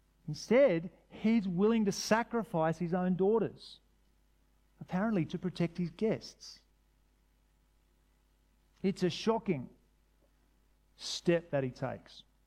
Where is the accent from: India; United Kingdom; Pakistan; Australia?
Australia; I like living here. It's a great place to live. I like being Australian.